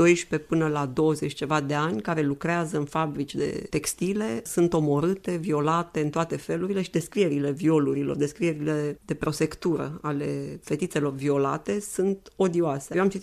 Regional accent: Transylvania, Romania; în care mă includ și eu, fiind Ardeal

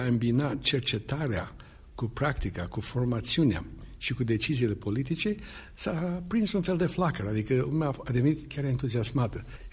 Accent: Romania; îmi face o deosebită plăcere de a o face în țara mea natală și în acest an al Unirii.

